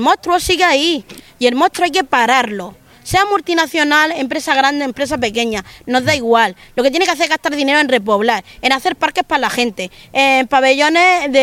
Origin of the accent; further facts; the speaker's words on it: Cuesta Blanca, Region of Murcia, Spain; decir que soy de Cuesta Blanca, que llevo 40 sí. años en Cuesta Blanca viviendo